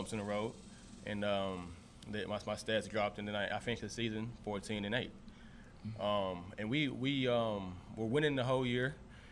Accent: Garland, Texas, United States; I grew up here in Garland, Texas, East Garland to be exact. I went to Rowlett High School.

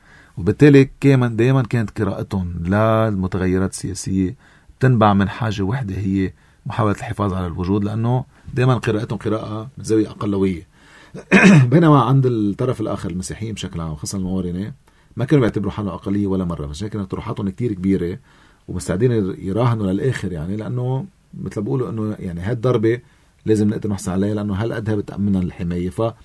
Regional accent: Lebanon; وبعدنا لليوم نحن كلبنانيين

